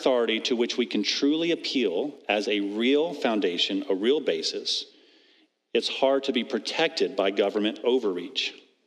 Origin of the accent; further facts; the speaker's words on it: American South, United States; It reminds me of when I grew up in the American South, and we played King of the Hill on hay bales on our farm.